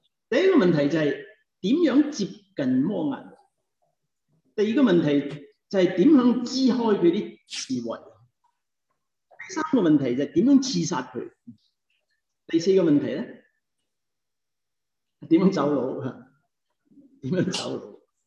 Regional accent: Hong Kong; 我哋香港長大

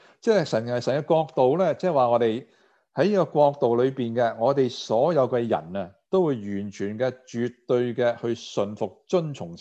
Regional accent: China; 我们中国人听到挺开心啊

